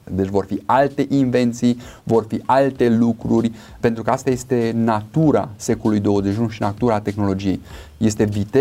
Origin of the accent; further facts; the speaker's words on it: Romania; noi ca români creștini